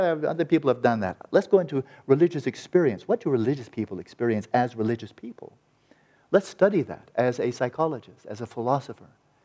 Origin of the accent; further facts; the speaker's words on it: California, United States; But they built one up above my hometown, the 100-inch telescope there in Mount Wilson.